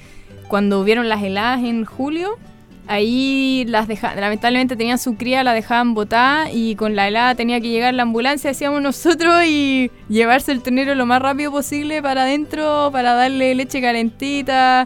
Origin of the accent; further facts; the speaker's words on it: Chile; yo me fui de Chile hace 8 años y volví hace casi un año